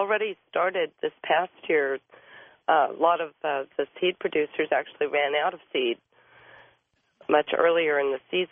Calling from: California, United States; calling from California.

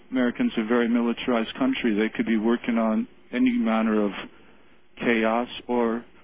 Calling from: Ontario, Canada; I'm calling from the Golden Horseshoe area, which is in southern Ontario.

